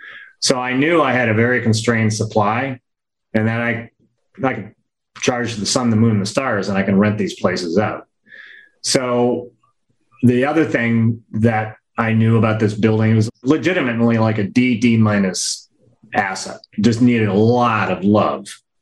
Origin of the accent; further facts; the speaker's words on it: Detroit, Michigan, United States; But you know, look, I'm from Detroit.